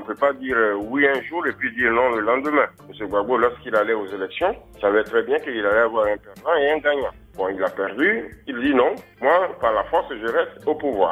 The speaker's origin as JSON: {"language": "French", "country": "Côte d’Ivoire", "said": "Nous sommes tous des Ivoiriens, nous pensons au bien-être des Ivoiriens et nous voulons que ce pays-là se développe normalement."}